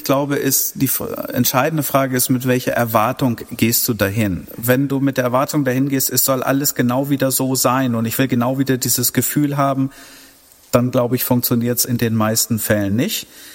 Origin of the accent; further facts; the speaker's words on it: Hanover, Lower Saxony, Germany; meiner Heimat Hannover